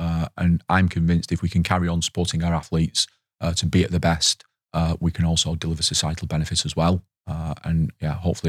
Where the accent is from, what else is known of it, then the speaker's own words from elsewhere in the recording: Leigh, North West England, United Kingdom; in 2023 when my hometown team, Lee, went to Wembley